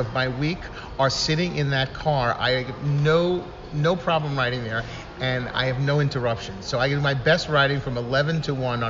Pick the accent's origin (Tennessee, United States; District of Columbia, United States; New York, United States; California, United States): New York, United States; Bronx; also born or lived in Queens; Well, I'm originally from the Bronx, and then from